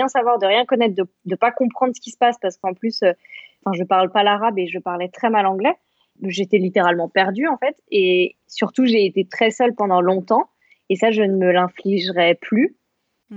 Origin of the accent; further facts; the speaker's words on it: France; now in Kuwait; c'est mon pays et j'appartiens à cette culture, quoi. J'ai grandi en France et voilà, je ne veux pas aller dans un autre pays le jour où je quitterai le Koweït.